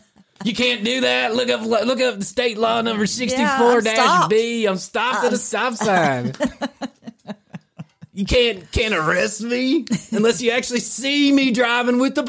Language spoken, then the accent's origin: English; Chicago, Illinois, United States; There was a guy when I grew up in Chicago.